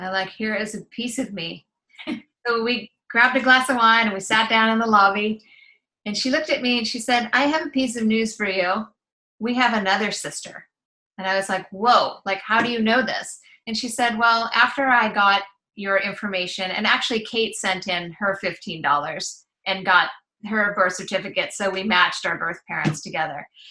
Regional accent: Illinois, United States; born there; because I was born in Illinois, for $15, I could send my request in for a non-certified birth certificate from the Department of Public Health in Illinois.

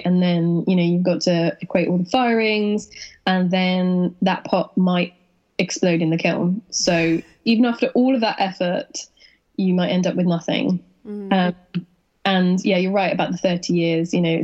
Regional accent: South West England, United Kingdom; I'm originally from Devon.

